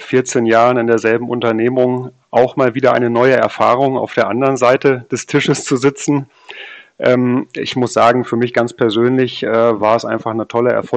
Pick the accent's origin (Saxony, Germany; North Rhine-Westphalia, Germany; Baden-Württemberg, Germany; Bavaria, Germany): North Rhine-Westphalia, Germany; born there; 44 Jahre, komme gebürtig aus Südwestfalen, lebe aber schon viele Jahre in Hessen